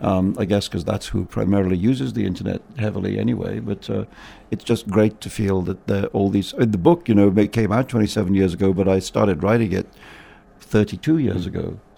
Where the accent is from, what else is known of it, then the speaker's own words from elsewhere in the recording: India; and I'm the guy from where this comes from